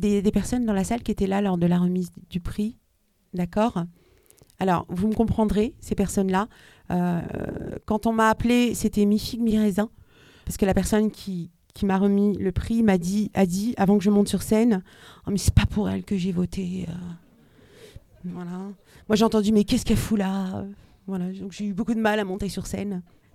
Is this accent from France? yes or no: yes; France; partout où j'allais, on savait que moi, je venais de France.